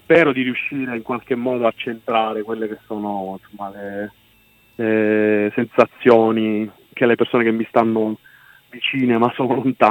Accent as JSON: {"language": "Italian", "region": "Sicily", "country": "Italy", "said": "perché da siciliano c'è anche questo costante mal d'Africa, mancamento dell'isola."}